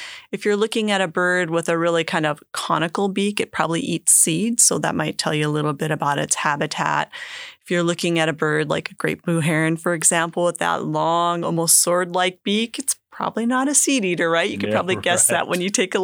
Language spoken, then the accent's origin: English; Minnesota, United States; I grew up in Minnesota where we had chickadees too, but they had black-capped chickadees